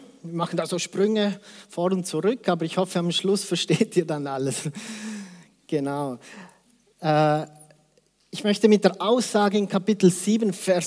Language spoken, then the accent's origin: German; Hersbruck, Bavaria, Germany; moved away as an adult; also born or lived in Peru; Ich bin in Herbruck aufgewachsen, wie ich es gesagt habe. Mit 21 bin ich ausgereist, war in Lima unterwegs